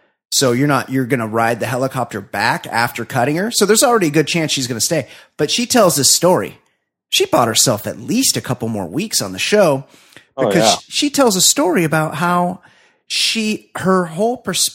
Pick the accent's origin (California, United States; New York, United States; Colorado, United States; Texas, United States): California, United States; And much like Pirates Adventure, I'm from Southern California.